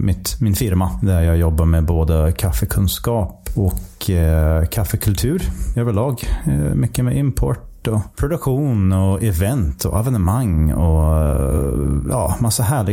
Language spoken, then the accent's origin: Swedish; Michigan, United States; Swedish is a second language; moved away as an adult; also born or lived in Wisconsin; now in Sweden; Jag kommer från norra USA. Har mina rötter, jag växte upp eller föddes i norra Michigan, växte upp där och sen har jag även bott många år i Wisconsin, så granndelstaten kan man säga.